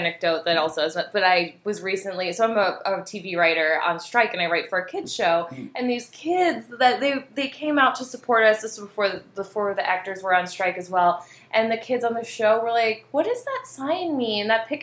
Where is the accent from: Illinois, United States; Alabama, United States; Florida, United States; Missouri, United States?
Illinois, United States; Chicago; I'm also from Chicago.